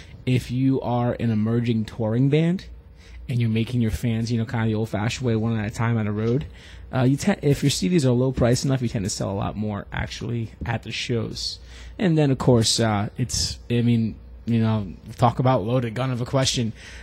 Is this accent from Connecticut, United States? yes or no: yes; New Haven, Connecticut, United States; I'm actually from a New Haven area of Connecticut originally.